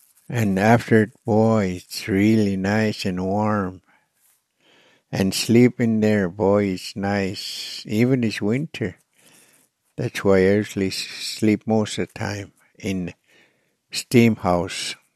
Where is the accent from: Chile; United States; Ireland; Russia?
United States; Alaska; I come from originally from Nunavik Island, the place Macquarieck. Nunavik Island is big as a 75-mile wide, long, and 55 wide.